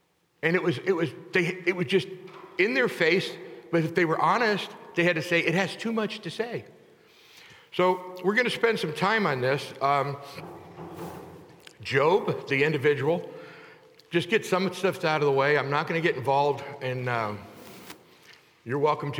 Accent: Texas, United States; I was from Texas, so Pecos Bill was a big deal.

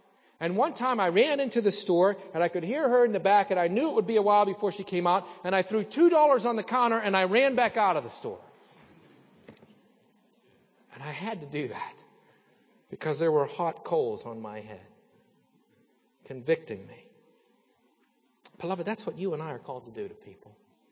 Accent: Salzburg, Austria; When I was growing up in Salzburg

